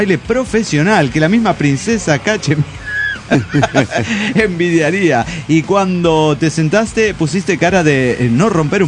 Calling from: León, Guanajuato, Mexico; de León, Guanajuato, México.

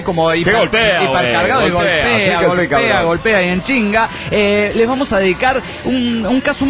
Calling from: Mexico City, Mexico; del DF mexicano.

